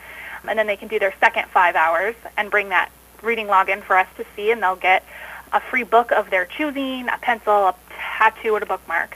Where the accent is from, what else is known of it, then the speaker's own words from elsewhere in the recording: Frytown, Canada; I grew up in Frytown, and then I moved out into the country after I got married, and now we're moving to Wellman next weekend.